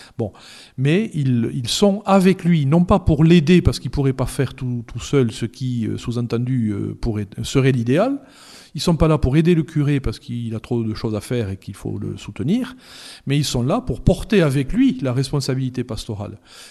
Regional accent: South-West, France; Alors, vous savez, je suis du Sud-Ouest.

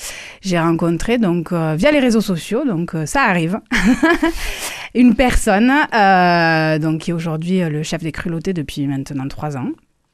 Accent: Toulouse, Occitanie, France; born there; also born or lived in Paris; j'ai décidé de revenir dans ma ville natale, donc Toulouse, après des années à Paris.

